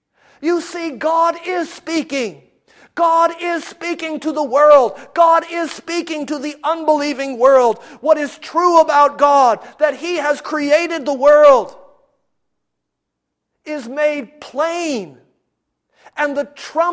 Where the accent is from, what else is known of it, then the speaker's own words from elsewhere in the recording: Midwest, United States; Last year in the Midwest, my home state, people who lived in a 100-year floodplain suffered their 100-year flood